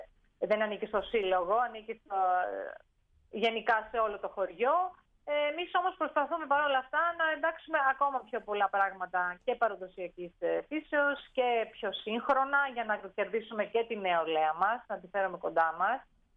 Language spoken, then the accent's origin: Greek; Pinakates, Thessaly, Greece; Εγώ είμαι μόνιμη κάτοικος. Εγώ είμαι ερωτική μετανάστη της είναι, η καταγωγή μου είναι από τις Πινακάτες